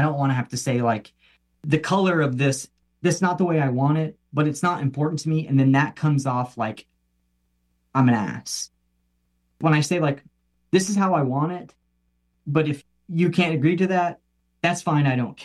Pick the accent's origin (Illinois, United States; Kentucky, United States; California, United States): Illinois, United States; I'm from Southern Illinois, and the town I grew up in is 1,200 people.